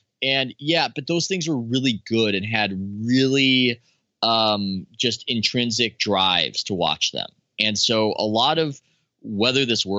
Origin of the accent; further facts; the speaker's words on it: San Diego, California, United States; I thought I knew monotone trail offs growing up in San Diego